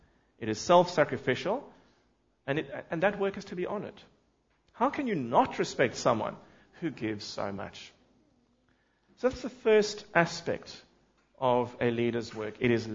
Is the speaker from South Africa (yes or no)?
yes; South Africa; And so, as a South African, I am disappointed to read that lately the South African government is setting out to buy new planes for VVIPs.